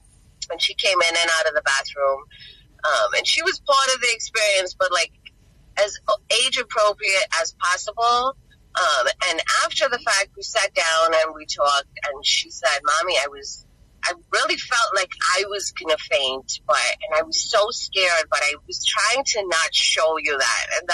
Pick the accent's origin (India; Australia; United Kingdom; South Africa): South Africa; now in United States; And me growing up in South Africa as a child, I'm like, whoa, this is not what I'm used to. But I try staying grounded in my South African roots